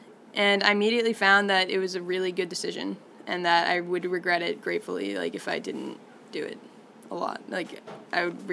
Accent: Carlisle, Massachusetts, United States; I'm from Carlisle, Mass.

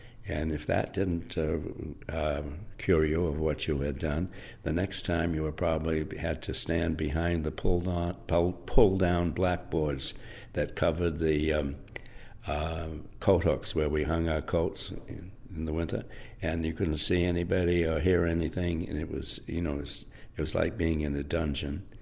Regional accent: Concord, Massachusetts, United States; I was born here in Concord on June 28, 1922, at the New England Deaconess Hospital here in Concord, Massachusetts.

